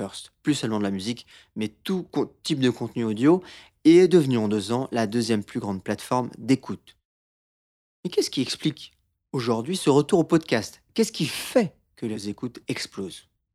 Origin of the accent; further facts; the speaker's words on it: Brittany, France; je suis breton, hein, voilà.